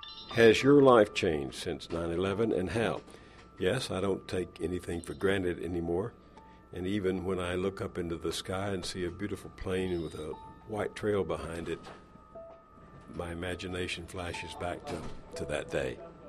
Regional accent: Texas, United States; No, I come from Texas. I like the wide open

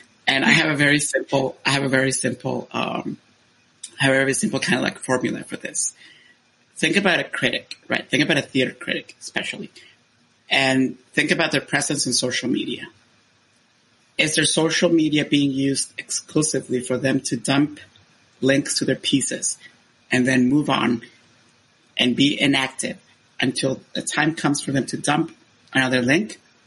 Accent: Honduras; born or raised there; English is a second language; moved away as an adult

